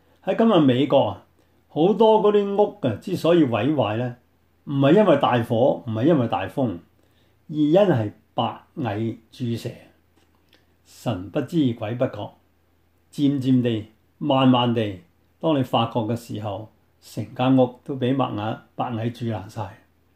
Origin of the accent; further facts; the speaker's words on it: New Territories, Hong Kong; 我喺香港长大，喺新界住